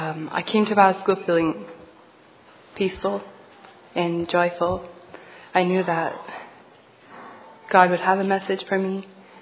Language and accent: English; Ontario, Canada; I'm from Ontario, Canada.